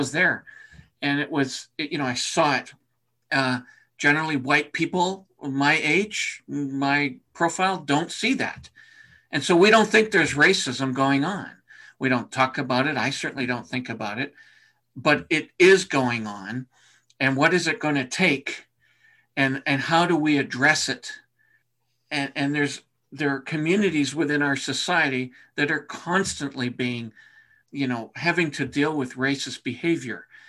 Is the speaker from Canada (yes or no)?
yes; Canada; as myself, as a Canadian